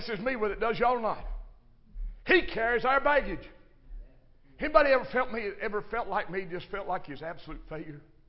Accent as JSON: {"language": "English", "town": "Crab Orchard", "region": "Kentucky", "country": "United States", "tie": "born or raised there", "said": "born and raised in Crab Orchard, Kentucky, a hoodlum."}